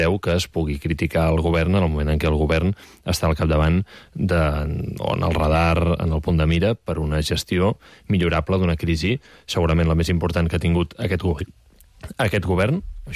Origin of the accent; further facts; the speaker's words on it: Premià de Mar, Catalonia, Spain; jo sóc de Premià de Mar, l'estació de Premià de Mar, sempre que plou